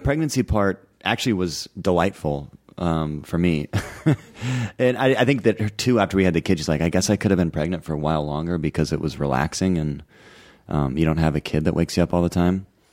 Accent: Pacific Northwest, United States; because I grew up in the Northwest

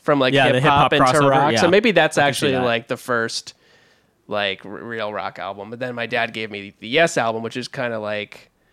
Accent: New Britain, Connecticut, United States; It was in Connecticut, New Britain, Connecticut.

